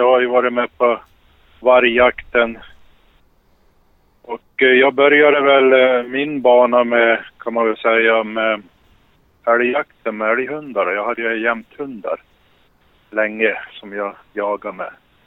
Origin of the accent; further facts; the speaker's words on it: Hedemora, Dalarna County, Sweden; jag är från Hedemora i södra Dalarna och distriktsordförande.